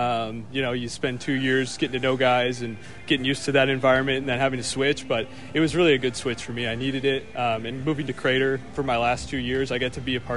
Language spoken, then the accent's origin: English; Oregon, United States; we briefly met, him being from Portland. I was from Southern Oregon.